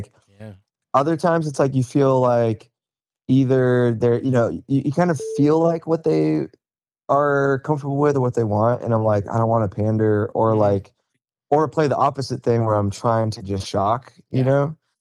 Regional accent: Sacramento, California, United States; Yeah, I grew up in Sacramento

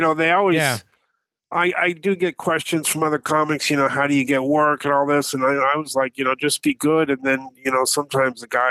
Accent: Kansas, United States; and I'm from Kansas. I think I might have told you.

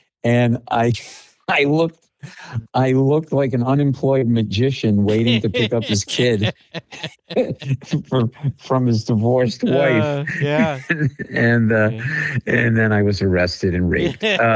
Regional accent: Rhode Island, United States; Like I said, I grew up in New England, Rhode Island.

